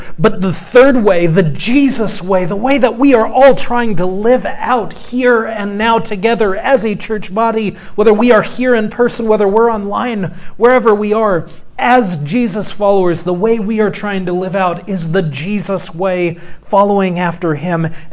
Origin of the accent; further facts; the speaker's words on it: Edmond, Oklahoma, United States; It was a red book, red hymnal. That's what I grew up with in Edmond.